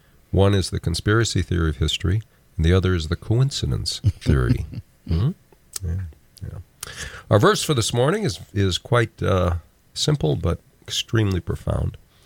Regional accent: Texas, United States; born there; Well, you were born in America. I was born in Texas.

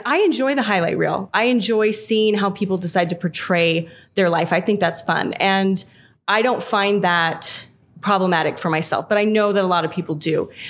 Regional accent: Spokane, Washington, United States; also born or lived in Southern US; I'm actually from Spokane, Washington, okay, but I lived in the South for about 8 years

